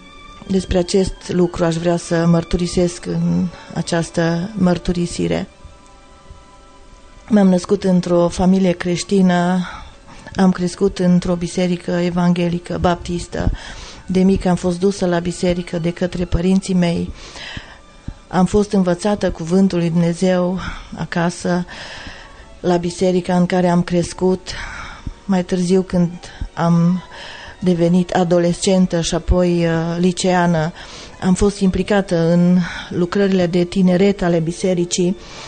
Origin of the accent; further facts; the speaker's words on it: Zalău, Sălaj County, Romania; sunt din Zalău, fac parte dintr-o biserică creștină evanghelică.